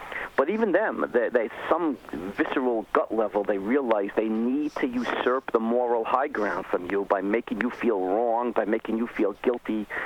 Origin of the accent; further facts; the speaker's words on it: Brooklyn, New York, United States; I'm from Brooklyn.